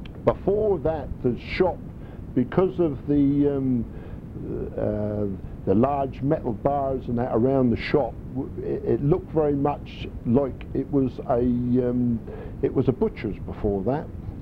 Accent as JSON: {"language": "English", "town": "Aldwick", "region": "South East England", "country": "United Kingdom", "tie": "born there", "said": "I was born in Castle Road in a place called Aldwick, which was opposite Lockwood Villas, about number 4 actually, in Castle Road."}